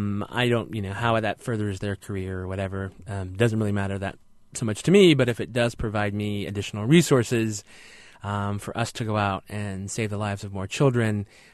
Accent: United States; being an American I am, we are such a channel surfing culture here

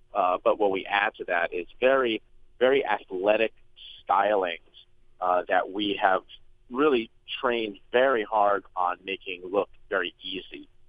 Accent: Queens, New York, United States; also born or lived in Chicago; Yeah. I was brought up in Queens, so typical kind of city kid, hanging out, maybe playing a little stickball. And I went to college in upstate New York at the University of Buffalo.

